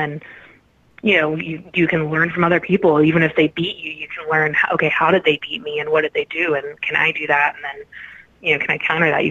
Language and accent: English; Midwest, United States; being that we are both from the Midwest